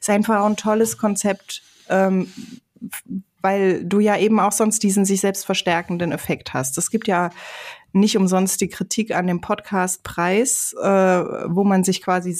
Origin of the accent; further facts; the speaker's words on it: Hesse, Germany; Also ich bin einige Jahre in Nordhessen aufgewachsen